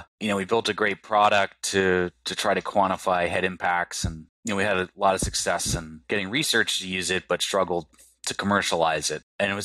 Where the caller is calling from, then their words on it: Westport, Connecticut, United States; Yeah, so I'm zooming in from Westport, Connecticut, where our office is.